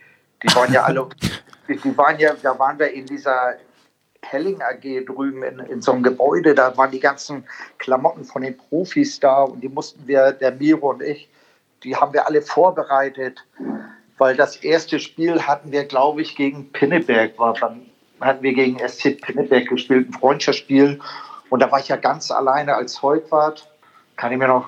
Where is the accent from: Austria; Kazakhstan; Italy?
Italy; ich bin ja auch ein Italiener